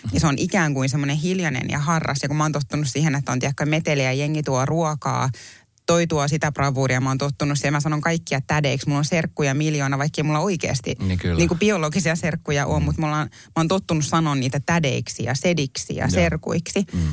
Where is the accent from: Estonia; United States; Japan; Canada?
United States; also born or lived in Finland; Mä oon syntynyt Suomessa vaan siksi, että Jenkeissä oli niin kallista synnyttää ja mun äiti halusi synnyttää oman äitinsä lähellä.